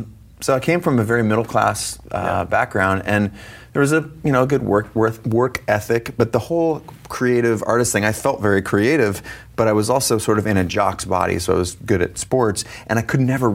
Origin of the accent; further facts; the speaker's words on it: Seattle, Washington, United States; I grew up in Seattle.